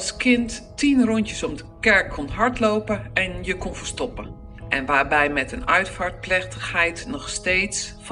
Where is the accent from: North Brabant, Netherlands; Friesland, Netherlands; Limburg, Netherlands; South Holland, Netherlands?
Friesland, Netherlands; Lidkewieren; born there; Lidkewieren is mijn geboortedorp. Een dorpje inderdaad Lied, wat in het Fries staat voor klein. Toen nog met ongeveer 100 inwoners en dat was in de jaren 70. Met de kerk pontificaal in het midden. De toren naar het noordwesten gericht.